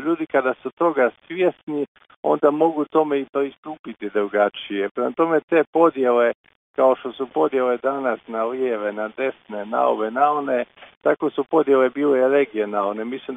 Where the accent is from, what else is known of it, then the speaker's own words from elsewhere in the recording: Slavonia, Croatia; živio sam, rođen sam tamo, živio u Slavoniji, onda sam bio na studiju po domovini vani